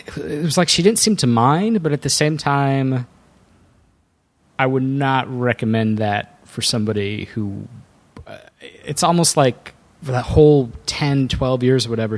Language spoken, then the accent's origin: English; Sacramento, California, United States; I'm from Sacramento.